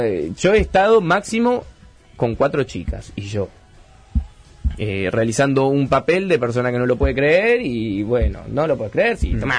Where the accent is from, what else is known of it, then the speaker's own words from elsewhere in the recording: Uruguay; Me siento tan feliz como uruguayo que soy